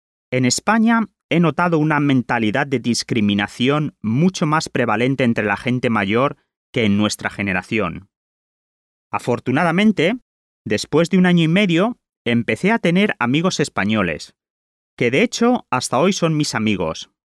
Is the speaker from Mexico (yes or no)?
no; Colombia; now in Spain; Aquí soy el colombiano, y en Colombia muchas veces no lo soy. Soy el español.